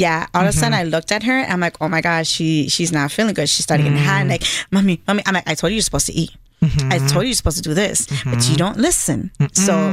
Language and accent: English; Milwaukee, Wisconsin, United States; I grew up in Milwaukee in the South Side. Mm-hmm. So I lived here my whole life.